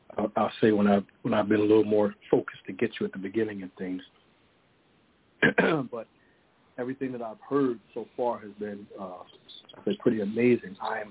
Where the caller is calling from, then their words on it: Phoenix, Arizona, United States; I'm calling from Phoenix, Arizona.